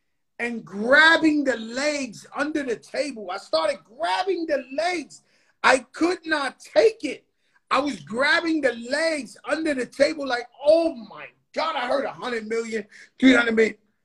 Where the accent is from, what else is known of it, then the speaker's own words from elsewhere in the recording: United States; Bro, I'm from Trinity Ave, 1000 Forest Projects.